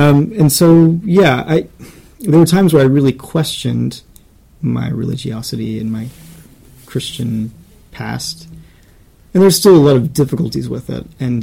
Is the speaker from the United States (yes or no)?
yes; the South, United States; I grew up Baptist in the South